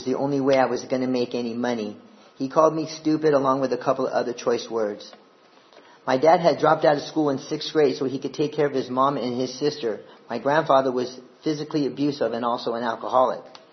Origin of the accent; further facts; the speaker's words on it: New York City, New York, United States; born there; I was born in New York, Queens, one of 4 children.